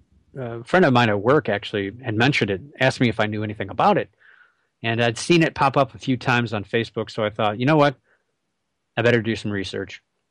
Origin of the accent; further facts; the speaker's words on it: Muncie, Indiana, United States; born there; I was born in Muncie, Indiana, for starters, which is cool.